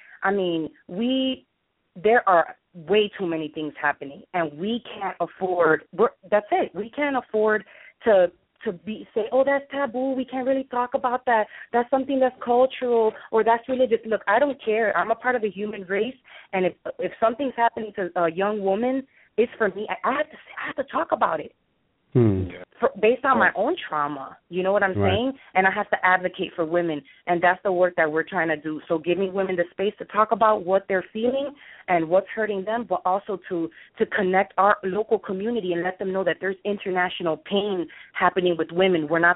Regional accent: Midwest, United States; now in New York City, United States; Honestly, we're from the Midwest. We're from Chicago and from Ohio.

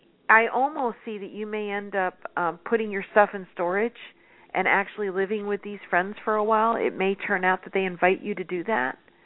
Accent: California, United States; growing up in California, you know, rain still was sort of a special treat.

